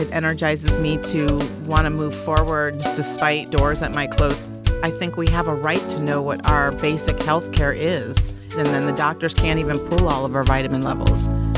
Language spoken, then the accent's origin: English; Washington, District of Columbia, United States; now in Jacksonville, United States; I'm from Washington, D.C. originally. I moved down here about 10 or 11 years ago to invest in real estate.